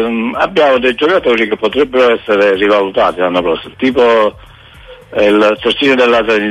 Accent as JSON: {"language": "Italian", "town": "Cava de' Tirreni", "region": "Campania", "country": "Italy", "said": "saluto il mio compaesano, io sono di Cava."}